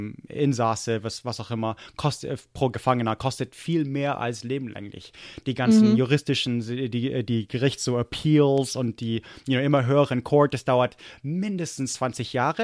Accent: United States; Ich finde es schockierend, dass wir das noch haben. Weil ich glaube, Kalifornien hat es in den 70er abgeschafft.

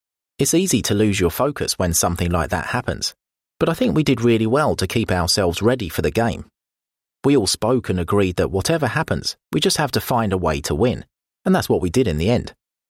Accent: Norway; English is a second language; moved away as an adult; now in London, United Kingdom; But I'm very proud of my country, and it was good for me to go back and see loads of familiar faces.

